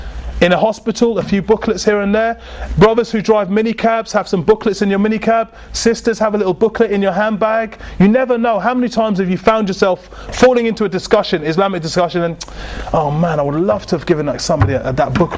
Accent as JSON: {"language": "English", "country": "United Kingdom", "tie": "born or raised there", "said": "I'm British, and blah, blah, blah. I'm born and raised, but I'm a Muslim."}